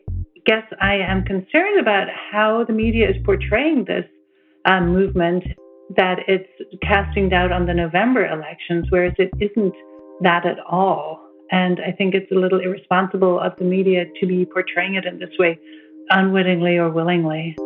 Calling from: Minneapolis, Minnesota, United States; I'm calling from Minneapolis.

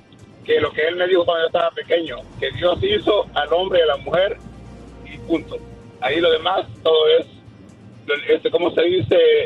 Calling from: Los Angeles, California, United States; Buenos días, le hablo de Los Ángeles.

